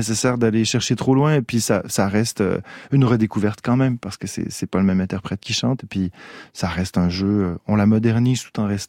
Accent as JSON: {"language": "French", "region": "Quebec", "country": "Canada", "said": "Et puis le rapport aux saisons chez nous, au Canada, est très grand."}